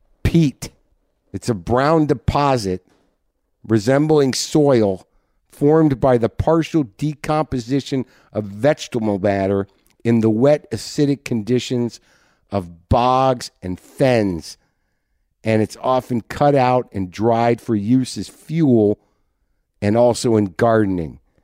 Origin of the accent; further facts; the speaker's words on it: United States; that's me being an American and not very polite.